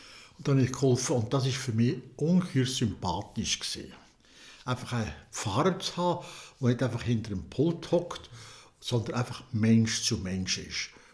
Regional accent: Dornach, Solothurn, Switzerland; also born or lived in Grellingen; Ich bin hier daheim in einem Elternhaus, das schon mein Grossvater hatte. Und ich bin natürlich gebürtiger Dornacher. Die Mutter ist von Oberdornach und der Vater ist hier aufgewachsen, wo ich jetzt bin.

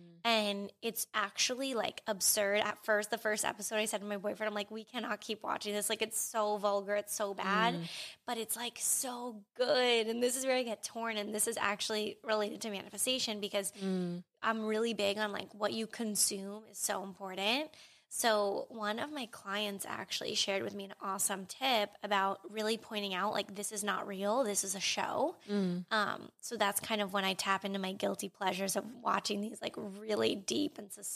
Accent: New York, United States; So I'm originally from Long Island. And that's about 45 minutes outside of New York City. So when I was growing up on Long Island

